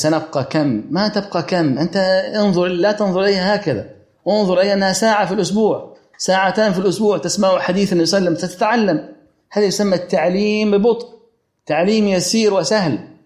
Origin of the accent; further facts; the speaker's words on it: Upper Egypt, Egypt; هو من الشرقية وأنا من الصعيد